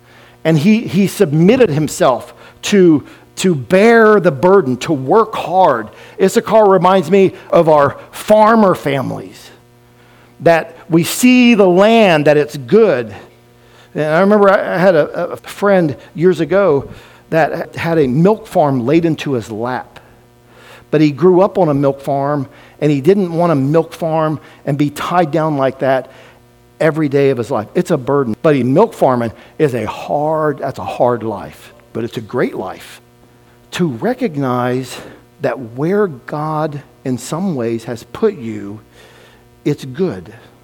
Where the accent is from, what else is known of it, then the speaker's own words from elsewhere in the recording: United States; I'm from Adams County. I'm not speaking anything, that I don't understand personally.